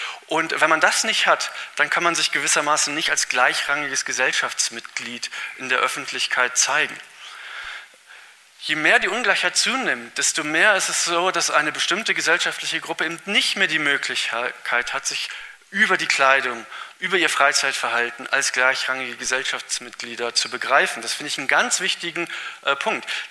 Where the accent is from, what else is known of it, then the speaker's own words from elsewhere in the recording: Northern Germany, Germany; wenn ich das als Norddeutscher sagen darf